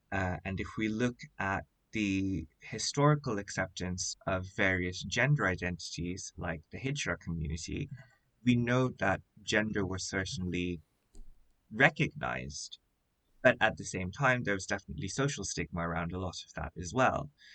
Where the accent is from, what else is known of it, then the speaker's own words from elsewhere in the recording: Bangladesh; I'm from Bangladesh, and growing up, it was and remains illegal to be in a same-gender relationship in Bangladesh.